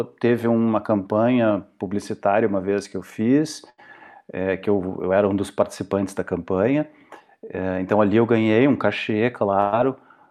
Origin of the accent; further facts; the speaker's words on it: Porto Alegre, Rio Grande do Sul, Brazil; Sim, sou de Porto Alegre. O sotaque tá forte, né?